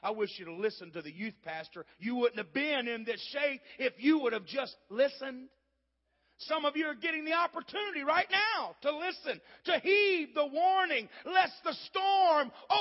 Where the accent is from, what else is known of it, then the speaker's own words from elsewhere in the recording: Dayton, Ohio, United States; Our guys at home, I'm from Dayton, Ohio.